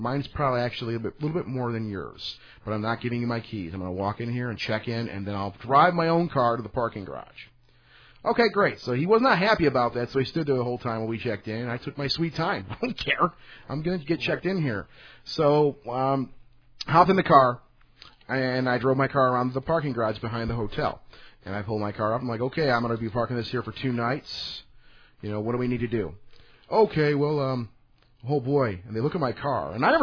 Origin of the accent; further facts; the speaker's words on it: Detroit, Michigan, United States; I'm from a city, so I got an attitude. And we're from Detroit, so I guess we have our own attitude